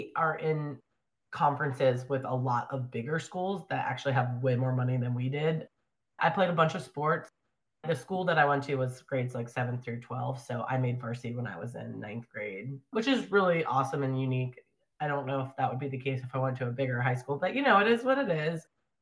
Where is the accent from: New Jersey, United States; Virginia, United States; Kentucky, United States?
Virginia, United States; I'm from Virginia and I applied to a lot of the big schools, and it's very competitive in Virginia